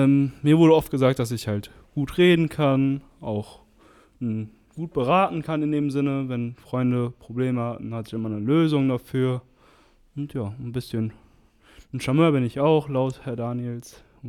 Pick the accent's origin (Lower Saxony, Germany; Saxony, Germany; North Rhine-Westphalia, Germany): North Rhine-Westphalia, Germany; Moers; ich bin 20 Jahre alt, komme aus Moers.